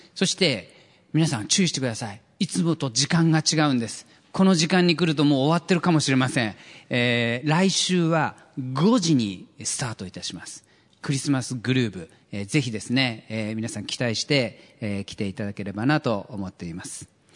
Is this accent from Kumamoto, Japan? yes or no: no; Tsuchiura, Ibaraki, Japan; 私はですね、生まれも育ちもここ土浦でありまして、もう根っからの茨城県人であります。